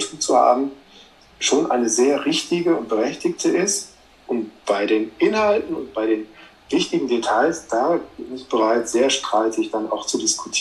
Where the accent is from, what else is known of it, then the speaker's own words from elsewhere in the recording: Aachen, North Rhine-Westphalia, Germany; da wo ich groß geworden bin, in Aachen